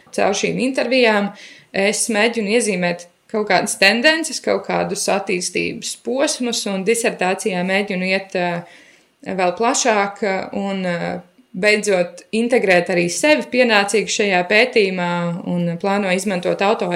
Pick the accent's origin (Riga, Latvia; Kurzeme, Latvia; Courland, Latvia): Riga, Latvia; Es uzaugu Rīgā